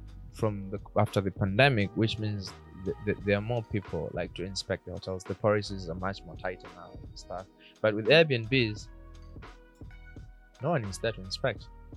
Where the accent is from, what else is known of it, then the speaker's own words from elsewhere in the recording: Tanzania; I'm originally from Tanzania